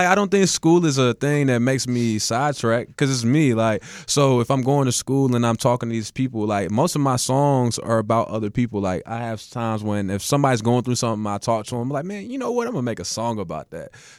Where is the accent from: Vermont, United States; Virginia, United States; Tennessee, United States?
Tennessee, United States; Nashville; I'm from Antioch, but also I rep East Nashville and North Nashville.